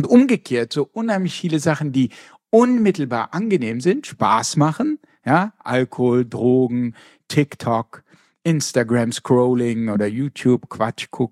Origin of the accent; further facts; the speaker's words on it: Rhineland-Palatinate, Germany; ich komme ja auch aus einer Weinfamilie, also ich komme aus der Pfalz, mein Urgroßvater war Winzer.